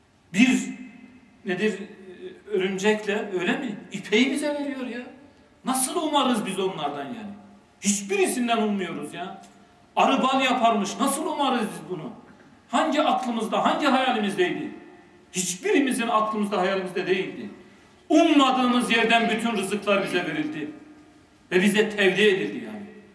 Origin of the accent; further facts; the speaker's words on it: Erzurum, Turkey; Gidelim, bizim Erzurumluyuz